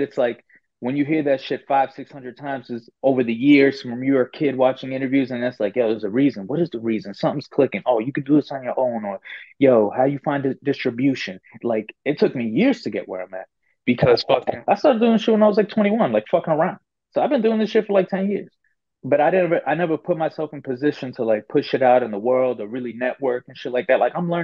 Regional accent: United States; That wasn't my growing up. I grew up in the States. You know what I'm saying? That wasn't my come up.

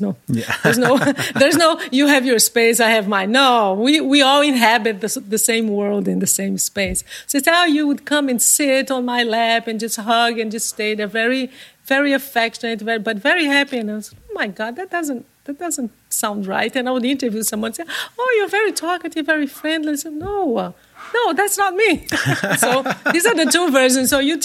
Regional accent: Northeast Region, Brazil; English is a second language; I'm from the Northeast, and in the Northeast, we have two weathers in the Northeast.

